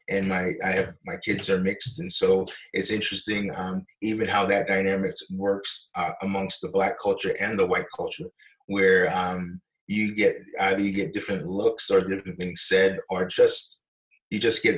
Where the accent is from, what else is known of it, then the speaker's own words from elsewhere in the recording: Brooklyn, New York, United States; also born or lived in Long Island; when I grew up in Brooklyn and also in Long Island